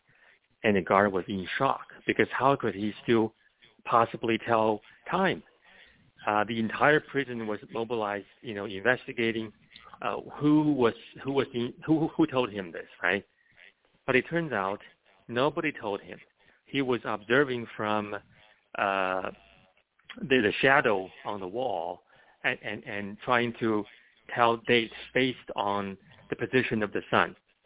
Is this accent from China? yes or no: yes; China; I grew up in China, and I experienced it firsthand